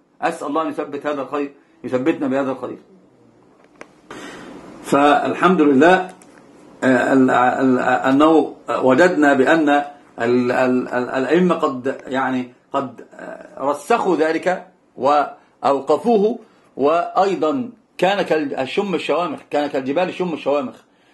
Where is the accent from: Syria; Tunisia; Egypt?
Egypt; Alexandria, Alexandria Governorate; وهي يعني أنا اسكندراني محض خالص.